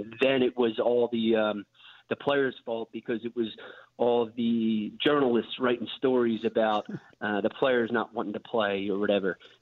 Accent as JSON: {"language": "English", "town": "Philadelphia", "region": "Pennsylvania", "country": "United States", "tie": "born or raised there", "said": "I'm not sure if you guys are sister stations with 94.1 WIP, which is my hometown in Philly."}